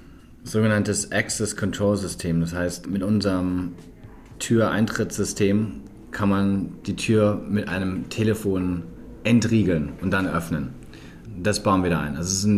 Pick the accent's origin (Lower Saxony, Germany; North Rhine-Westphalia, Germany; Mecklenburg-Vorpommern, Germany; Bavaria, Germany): Bavaria, Germany; now in New York City, United States; Ich komme auch aus Bayern